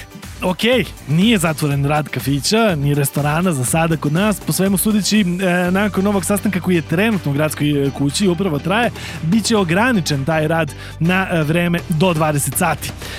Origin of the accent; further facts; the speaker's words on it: Niš, Southern and Eastern Serbia, Serbia; Mi smo Srbi, neuništivi, palilulci, a durlanci posebno.